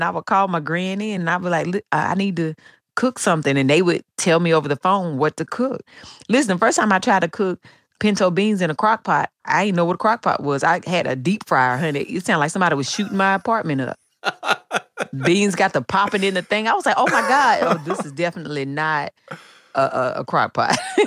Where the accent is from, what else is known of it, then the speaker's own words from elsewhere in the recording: the South, United States; when I was little, growing up in the South, you know, my mom and my granny and my aunts, they were all really great cooks.